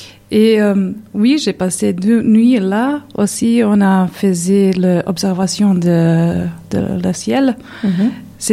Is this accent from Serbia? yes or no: yes; Serbia; French is a second language; now in Netherlands; Je viens de Serbie, mais en fait, j'habite, je travaille aux Pays-Bas.